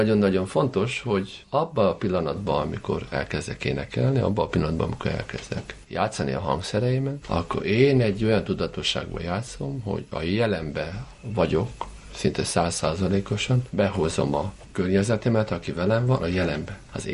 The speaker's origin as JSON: {"language": "Hungarian", "country": "Hungary", "tie": "born there", "said": "Hát, mert ide születtem, meg a nyelvem, meg a népzeném, az énekeim, nagyon szeretem az országomat, és nagyon boldog vagyok az országommal. Egy gyönyörű ország Magyarország."}